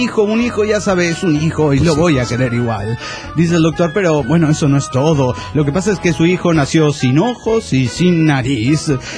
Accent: Matehuala, San Luis Potosí, Mexico; de Matehuala, San Luis Potosí, México.

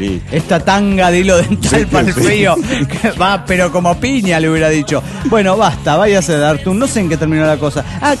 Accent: Argentina; de Argentina.

